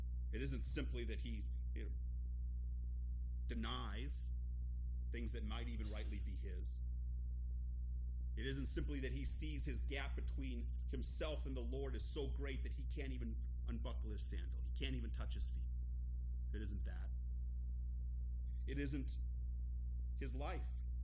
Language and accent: English; Columbus, Ohio, United States; Now, it may be because I'm from Columbus, and for us, that word "the" or "the" has a different connotation than the rest of the world.